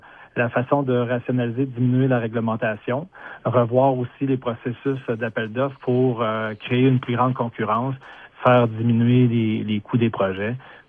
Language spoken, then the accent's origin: French; Saint-Apollinaire, Quebec, Canada; je suis natif de Saint-Apollinaire, je connais bien le terrain